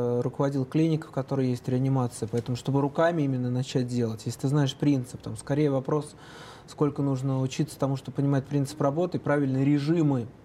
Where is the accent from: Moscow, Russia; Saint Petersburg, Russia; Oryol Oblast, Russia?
Oryol Oblast, Russia; Oryol; Я сам из Орла и вижу, насколько вот в регионах вокруг Москвы, правда, очень тяжело.